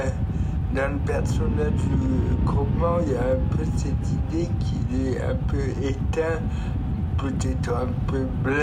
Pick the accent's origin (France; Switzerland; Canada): Switzerland; je suis suisse et je vis à Lausanne